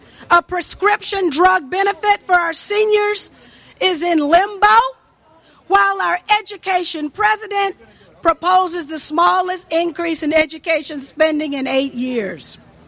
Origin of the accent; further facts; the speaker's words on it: Georgia, United States; 1 month ago, George Bush visited Fort Stewart in my home state of Georgia